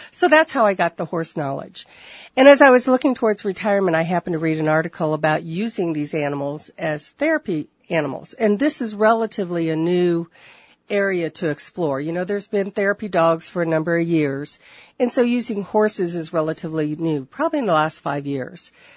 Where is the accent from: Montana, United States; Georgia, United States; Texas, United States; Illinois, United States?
Illinois, United States; Taylorville; I'm actually from Taylorville. My husband and I farm in Stonington along with our son